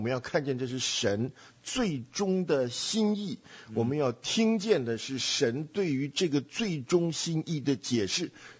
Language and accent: Chinese; China; 那我们中国人一听要可以退